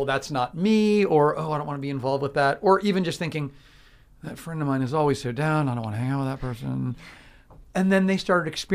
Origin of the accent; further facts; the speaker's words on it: Palm Beach Gardens, Florida, United States; I remember when I was a kid, I grew up in Palm Beach Gardens and North Palm, and kids that were in my class who lived in Jupiter, I remember thinking, how do you get here on time?